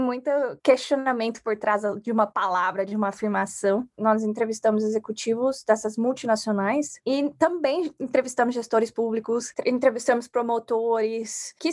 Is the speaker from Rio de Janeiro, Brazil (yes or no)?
no; Polônia, São Paulo, Brazil; eu tenho 30 anos e eu venho de Polônia, uma cidade bem pequenininha no interior de São Paulo. Fiz a graduação no interior de São Paulo também, o mestrado